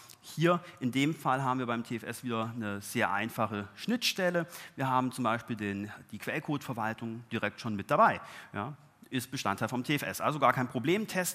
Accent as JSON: {"language": "German", "region": "Southern Germany", "country": "Germany", "said": "Jetzt dürfen Sie dreimal raten, wo ich herkomme. Genau. Aus dem wunderschönen Süden Deutschlands."}